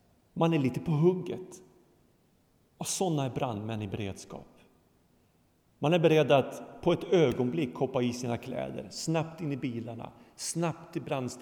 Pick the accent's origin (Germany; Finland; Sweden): Sweden; Västerbotten County; I Norrland, i min hembygd, i Västerbotten och Lappland